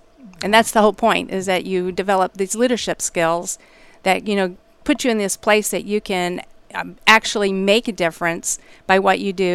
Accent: Moberly, Missouri, United States; I am. I was born in Moberly. Had two short stints where I didn't live in Moberly, but came right back home where I belonged.

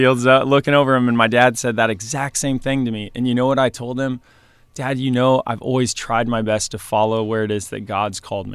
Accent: Illinois, United States; I grew up around them in Illinois and the corruption.

